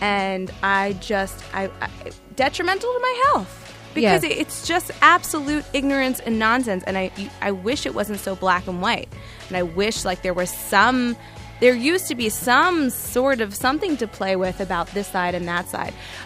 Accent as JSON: {"language": "English", "town": "Bensonhurst", "region": "New York", "country": "United States", "tie": "born or raised there", "said": "Vin, I grew up in Bensonhurst. You may have heard of it."}